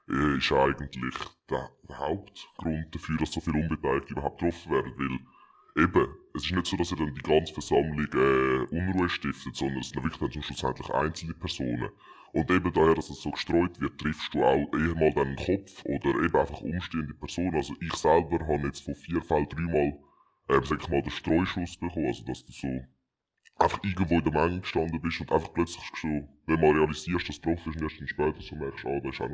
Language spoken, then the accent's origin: German; Switzerland; Ich bin ein Schweizer Fußballfan.